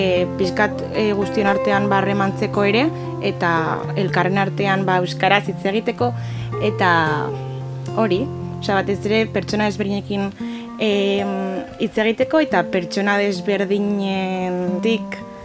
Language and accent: Basque; Hendaye, Nouvelle-Aquitaine, France; 22 urte ditut eta Hendaiatik nator.